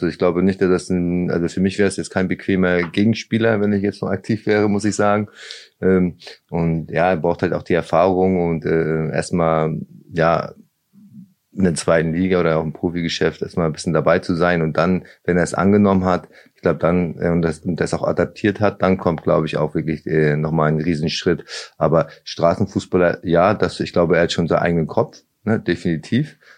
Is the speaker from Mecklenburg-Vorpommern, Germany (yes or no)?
no; Lübeck, Schleswig-Holstein, Germany; also born or lived in Braunschweig; ich bin ja in Lübeck aufgewachsen, aber ich kann schon nicht sagen, dass Braunschweig dann meine Heimat geworden ist.